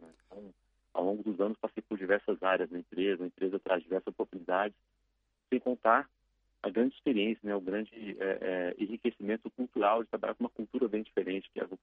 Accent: Brasília, Federal District, Brazil; now in São Paulo, Brazil; sou nascido em Brasília e atualmente estou morando em São Paulo. Já fazem 7 anos que estou aqui em São Paulo.

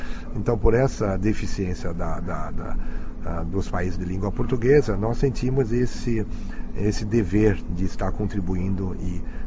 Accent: Brazil; Se você fala perfeitamente a língua, você representa o país, nós somos brasileiros, embora com uma boa conexão com a origem chinesa.

